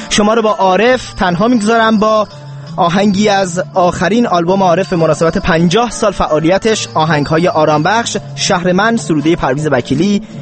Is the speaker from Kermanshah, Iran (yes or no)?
no; Tehran, Tehran Province, Iran; تقدیم به شهر خودم تهران